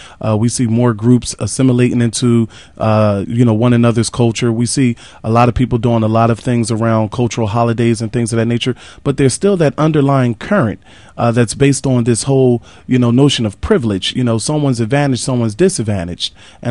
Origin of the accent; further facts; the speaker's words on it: Pennsylvania, United States; I come from Western PA, dysfunctional family, the economy is messed up.